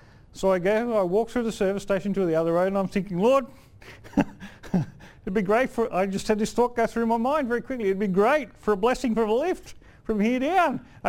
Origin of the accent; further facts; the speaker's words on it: Australia; accent: ocker; I'm too Australian. I've got too much of an ocker accent.